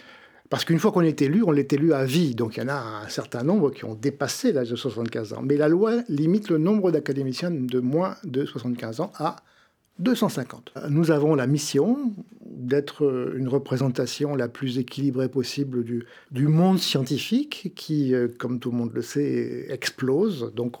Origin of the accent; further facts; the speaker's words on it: Lille, Hauts-de-France, France; born there; je suis né à Lille, pas d'étoiles